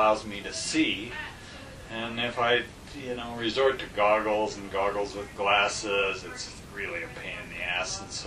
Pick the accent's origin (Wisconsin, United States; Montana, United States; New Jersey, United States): Montana, United States; Conrad; Conrad, Montana had two home ski mountains.